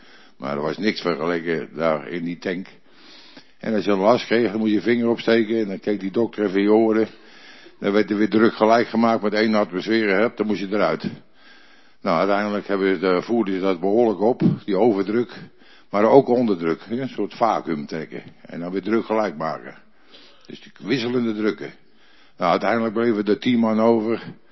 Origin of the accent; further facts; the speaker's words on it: Den Helder, North Holland, Netherlands; Ik ben opgegroeid in Den Helder. En u weet, Den Helder, dat is een marinestad.